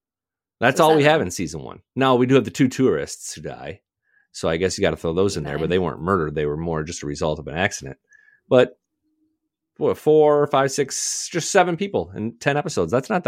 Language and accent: English; Michigan, United States; Like I grew up in Michigan and I still refer to my parents as Mr. and Mrs.